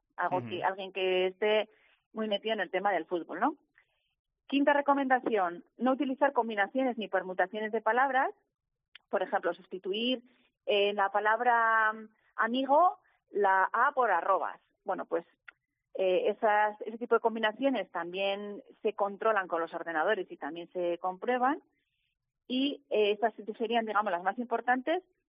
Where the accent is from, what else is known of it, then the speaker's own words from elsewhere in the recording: Pamplona, Navarre, Spain; si saben que soy de Pamplona, con Pamplona